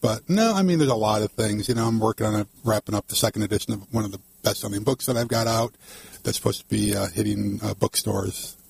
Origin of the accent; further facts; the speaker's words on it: New York, United States; this is my ticket out of very rural New York. And so I went back and spoke to the Army recruiter in my hometown.